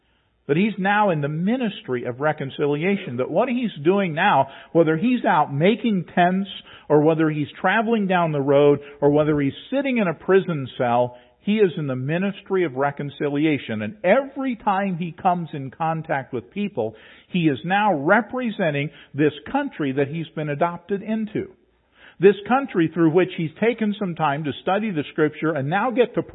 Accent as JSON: {"language": "English", "region": "West Virginia", "country": "United States", "tie": "born there", "said": "Because I was born here. I was born in West Virginia, but I was still the United States."}